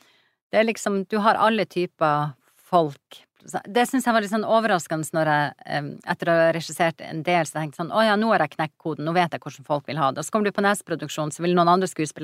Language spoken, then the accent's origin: Norwegian; Troms, Norway; når jeg vokste opp I Malangen